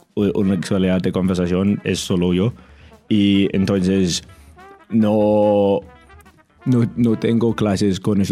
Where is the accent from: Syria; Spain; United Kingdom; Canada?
United Kingdom; Scotland; accent: Scottish; first language English; Spanish is a second language; tengo un acento nativo de inglés, de Escocia es un poco diferente, pero tengo el acento de nativo